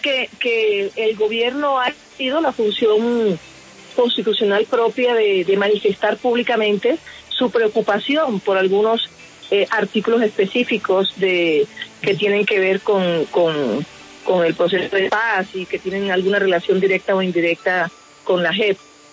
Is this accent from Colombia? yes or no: yes; Barranquilla, Atlántico, Colombia; mi querida amiga, la es de Pasto y yo soy de Barranquilla.